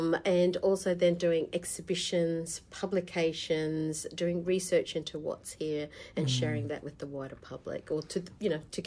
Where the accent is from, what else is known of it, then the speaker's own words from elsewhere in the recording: Queensland, Australia; Yeah, no, I'm Australian South Sea Islander, and my family's there from around Rockhampton and Mackay. Mm-hmm. Grew up there around that area, and, you know, grandmother's place around Joskalee.